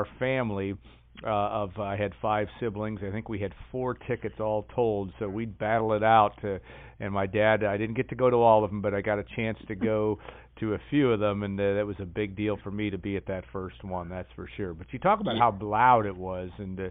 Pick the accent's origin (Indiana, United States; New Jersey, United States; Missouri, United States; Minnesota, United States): Indiana, United States; West Lafayette; as we look at our experiences growing up in West Lafayette.